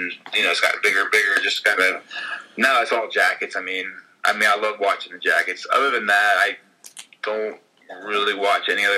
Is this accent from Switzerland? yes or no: no; Athens, Ohio, United States; Yeah, my parents both met at OU, and they've never left. So I grew up around Athens.